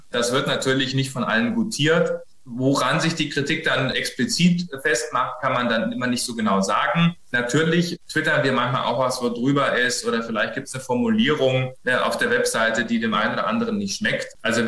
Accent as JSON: {"language": "German", "region": "Bavaria", "country": "Germany", "moved": "yes", "lives_now": "Berlin, Germany", "said": "Also ich komme ja ursprünglich aus Bayern, da ist das Problem sozusagen unter Dach und Fach"}